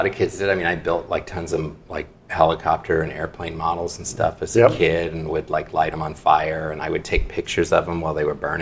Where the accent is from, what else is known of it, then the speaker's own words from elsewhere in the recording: Santa Ana, California, United States; In beautiful Orange County, California. Mm-hmm. And I grew up in Santa Ana.